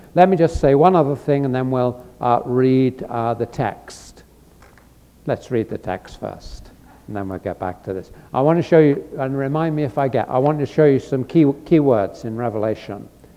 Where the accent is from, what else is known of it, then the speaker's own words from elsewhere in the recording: England, United Kingdom; It's kind of an odd thing, but being English is being odd